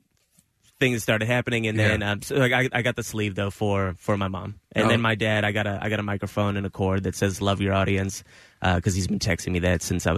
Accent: Los Angeles, California, United States; From Los Angeles.

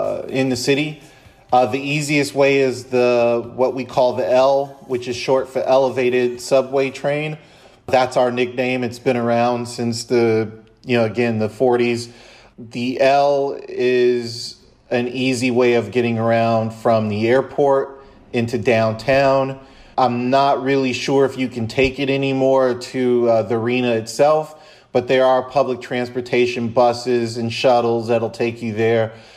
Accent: Chicago, Illinois, United States; Born and raised in Chicago, and it's always about food.

